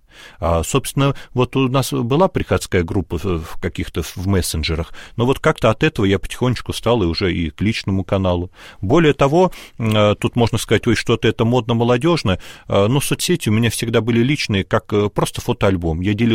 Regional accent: Moscow, Russia; Вот я просто рос в 90-е годы в Москве

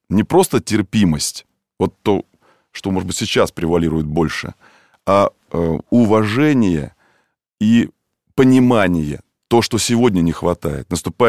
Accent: Moscow, Russia; У меня родители тоже родились не в Москве. К примеру, а я себя считаю коренным москвичом.

